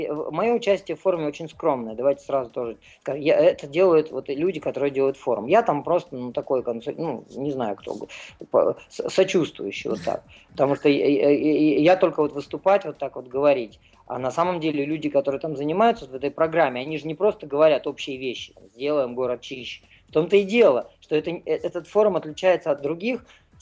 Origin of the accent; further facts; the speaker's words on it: Irkutsk, Irkutsk Oblast, Russia; В Иркутске, вот в моем родном городе, я недавно был.